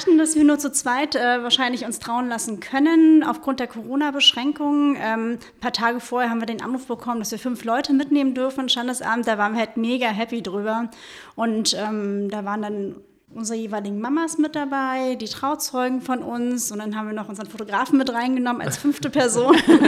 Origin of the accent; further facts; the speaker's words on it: Berlin, Germany; ich bin 39 Jahre alt, komme aus Berlin. Jan und ich sind seit 22 Jahren zusammen. Wir kommen beide aus Berlin, leben in Berlin